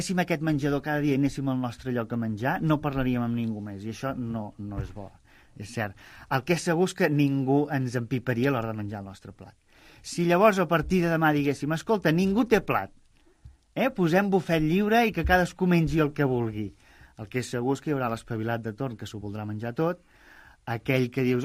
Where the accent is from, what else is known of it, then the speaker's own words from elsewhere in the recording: Barcelona, Catalonia, Spain; born there; Jo mateix sóc nascut a Barcelona i aquí no en tenim pas de granges.